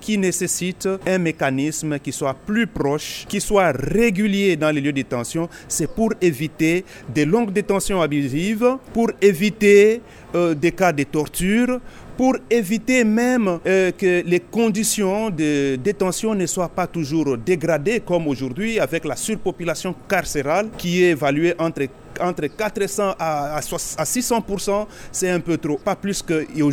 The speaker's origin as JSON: {"language": "French", "country": "DR Congo", "said": "En tant que Congolais, en tant qu'acteurs de terrain"}